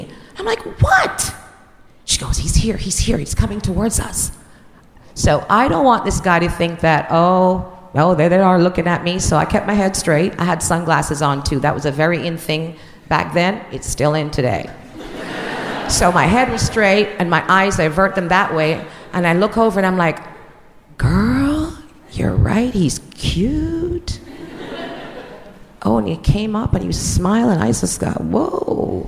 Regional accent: Jamaica; She's from Trinidad and she's 17. I'm from Jamaica and I'm 16.

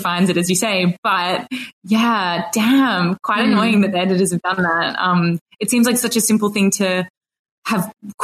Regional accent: Adelaide, South Australia, Australia; I've moved back to my hometown, Adelaide, which is in South Australia, which is great.

